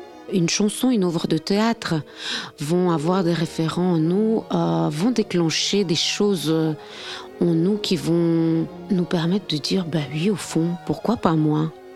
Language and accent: French; Belgium; J'ai des origines colombiennes. J'ai grandi en Belgique